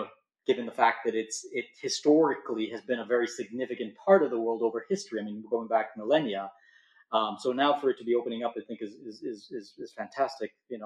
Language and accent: English; Toronto, Ontario, Canada; I'm from Toronto. I was born in Canada. I studied at the University of Toronto.